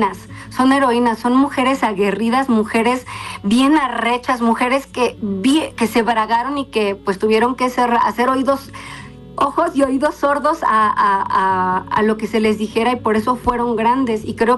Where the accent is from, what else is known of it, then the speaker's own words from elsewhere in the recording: Iztapalapa, Mexico City, Mexico; Nosotros somos de Iztapalapa. Uh-huh. Y nosotros crecimos, nosotros, mi familia, crecimos en una colonia rural.